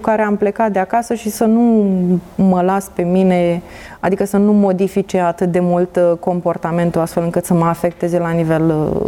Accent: Bacău, Bacău County, Romania; now in Iași, Romania; eu vin din Bacău, unde în Bacău nu se întâmplă atât de multe lucruri și n-ai nici zone în care să petreci timpul liber.

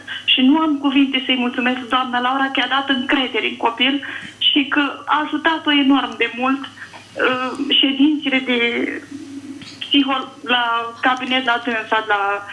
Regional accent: Tecuci, Galați County, Romania; și sunt din Tecuci.

